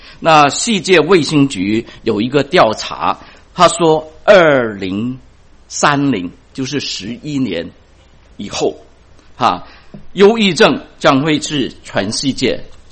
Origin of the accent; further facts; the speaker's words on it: China; 我们中国人啊都有说啊天有不测的风云啊